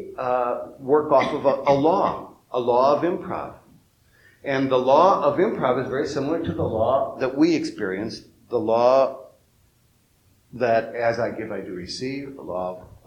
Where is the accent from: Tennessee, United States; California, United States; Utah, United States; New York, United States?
California, United States; North Hollywood; Well, this is the California way, and I'm from North Hollywood, California.